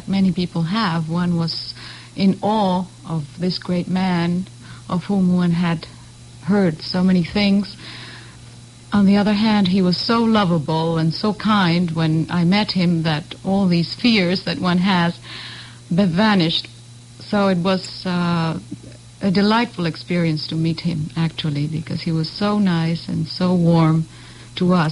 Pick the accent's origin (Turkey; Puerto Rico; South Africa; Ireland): Puerto Rico; because we came from Puerto Rico